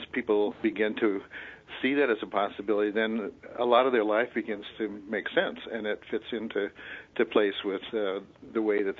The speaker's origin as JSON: {"language": "English", "region": "Nebraska", "country": "United States", "tie": "born or raised there", "said": "The other issue related to that is I grew up in Nebraska. I was born in '43, so it was quite a different time in our history as well."}